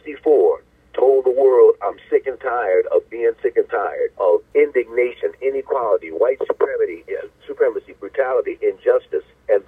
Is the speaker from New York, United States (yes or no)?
yes; Yonkers, New York, United States; But growing up in Yonkers, New York, at Messiah Baptist, every Sunday, there was contemporary gospel that was traditional.